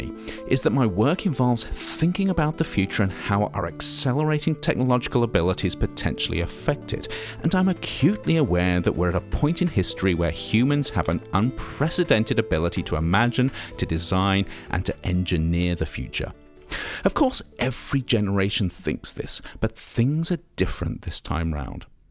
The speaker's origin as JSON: {"language": "English", "country": "United Kingdom", "said": "Of course, being British, I merely said, interesting."}